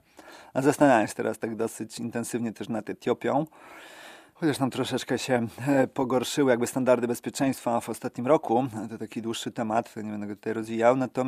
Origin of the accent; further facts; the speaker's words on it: Racibórz, Silesian Voivodeship, Poland; bo ja jestem z Raciborza, tak? Ze Śląska, tak więc z tej części południowej Polski.